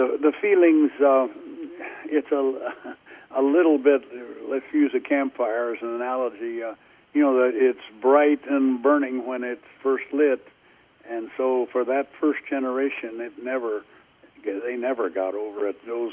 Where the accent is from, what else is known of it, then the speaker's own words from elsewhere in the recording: Leon, Iowa, United States; I grew up in Leon, Iowa, about 100 miles east of you people.